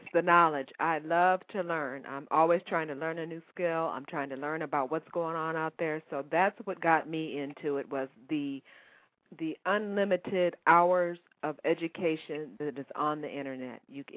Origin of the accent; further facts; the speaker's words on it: Oberlin, Ohio, United States; moved away; I'm from Oberlin, Ohio.